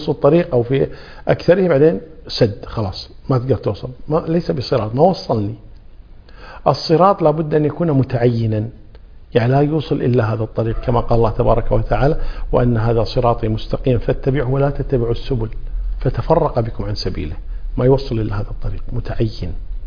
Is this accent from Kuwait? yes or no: yes; Kuwait; وهذه كلمة يعني مشهورة عندنا في الكويت